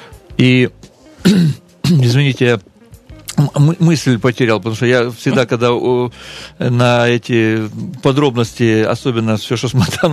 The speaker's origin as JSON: {"language": "Russian", "country": "Ukraine", "said": "я как гражданин Украины, я украинец, ну, так, по отцу, допустим, потому что по материнской линии там сложный вопрос."}